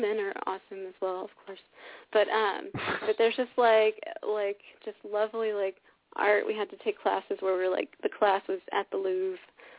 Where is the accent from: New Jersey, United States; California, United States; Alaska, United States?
California, United States; I met her in Paris. We're both from California, and like she went during one of our school breaks.